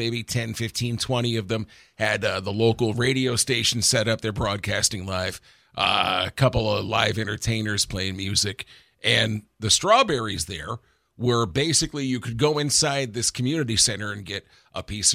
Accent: Torrington, Connecticut, United States; Well, there's a lot of trash being talked in my hometown this morning there, Lou.

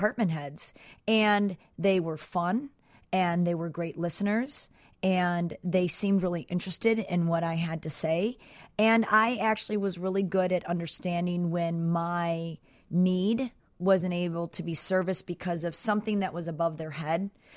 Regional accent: Chicago, Illinois, United States; I mean, my history here, I was obviously born here. I grew up on Chicago and Wells in my dad's art studio.

